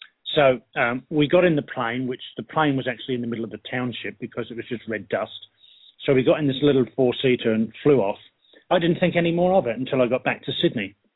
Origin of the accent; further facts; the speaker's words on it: Ireland; So being an Irishman, I stopped and went, what the?